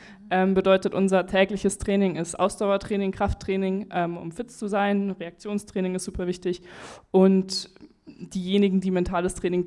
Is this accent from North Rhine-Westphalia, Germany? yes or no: no; Munich, Bavaria, Germany; also ich habe auch ganz normal hier in München, bin zur Schule gegangen, also ich komme aus München